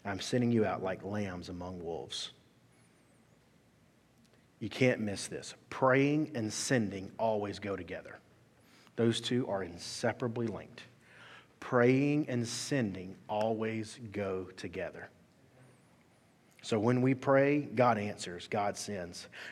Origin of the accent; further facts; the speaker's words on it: Alabama, United States; I grew up in South Alabama. I grew up in a small town that I don't even really tell people about. I grew up in a town that there was more livestock than people, and that's not a joke.